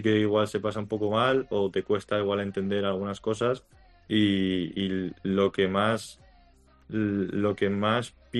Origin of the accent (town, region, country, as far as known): Zaragoza, Aragon, Spain